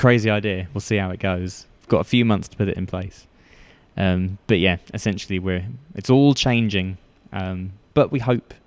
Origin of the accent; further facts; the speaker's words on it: England, United Kingdom; I'm being too English